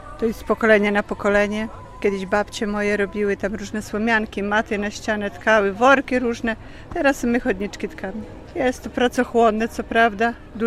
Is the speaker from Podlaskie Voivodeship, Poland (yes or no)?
yes; Łapy, Podlaskie Voivodeship, Poland; Przyjechałam z Łap.